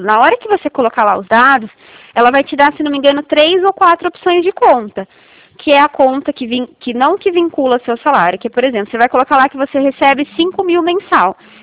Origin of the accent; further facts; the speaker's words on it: Limeira, São Paulo, Brazil; sou aqui de Limeira.